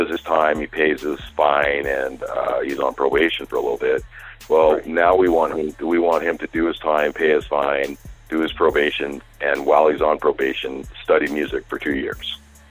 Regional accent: Brooklyn, New York, United States; because I was raised in Brooklyn, New York, which is considered a, you know, an inner city now.

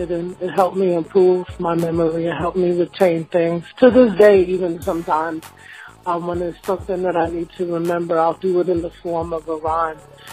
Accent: Boston, Massachusetts, United States; I'm from Boston, Massachusetts.

